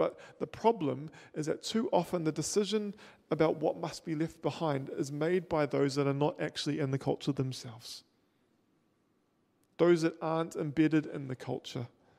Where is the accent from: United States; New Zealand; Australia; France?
New Zealand; I've never felt like I've had to choose between my identity as a New Zealander of European descent and my identity in Christ.